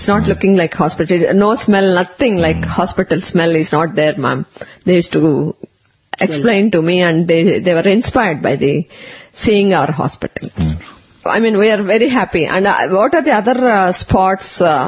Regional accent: Tirupati, Andhra Pradesh, India; English is a second language; I'm from Tirupati.

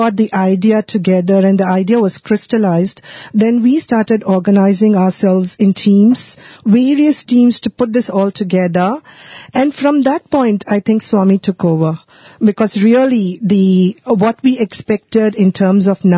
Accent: Singapore; from Singapore.

